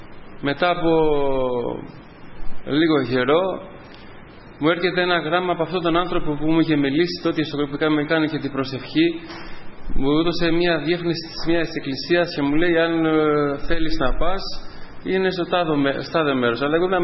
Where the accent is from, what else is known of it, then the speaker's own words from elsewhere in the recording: Albania; Greek is a second language; now in Greece; Είμαι από Αλβανία.